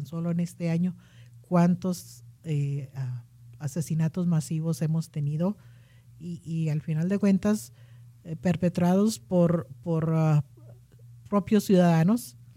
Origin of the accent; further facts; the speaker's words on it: Chihuahua, Mexico; ya que tú y yo somos de México, los dos de estados totalmente diferentes, yo soy de Chihuahua, de la frontera